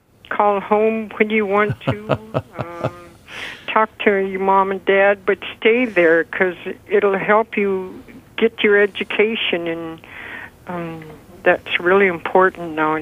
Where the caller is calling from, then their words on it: Deering, Alaska, United States; I'm calling from Deering, and I graduated from high school in Fairbanks in 1964